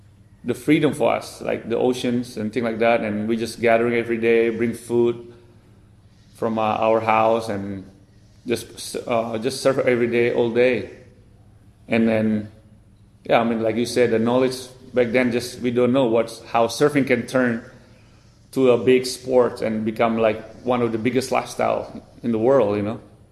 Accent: Kuta, Bali, Indonesia; I grew up in Kuta, where that's where my parents originally from Sulawesi. So they're both Chinese Sulawesi, and they moved to Bali, I think 1976. I was 1 year old and started a restaurant in Kuta.

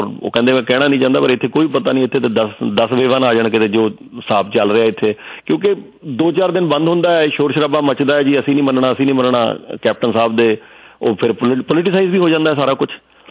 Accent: Jalandhar, Punjab, India; ਕਿਉਂਕਿ ਤੁਹਾਨੂੰ ਪਤਾ ਮੈਂ ਜਲੰਧਰ ਤੋਂ ਹਾਂ

